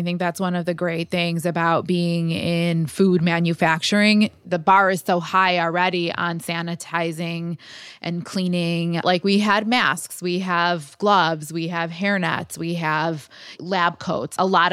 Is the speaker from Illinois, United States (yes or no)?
yes; Chicago, Illinois, United States; Like, Chicago is my hometown, and I can't imagine a better place than to be at Wrigley Field, an iconic part of our city